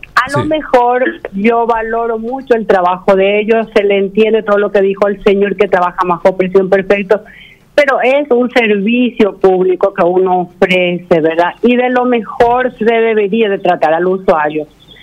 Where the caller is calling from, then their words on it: Luque, Central, Paraguay; soy de Luque.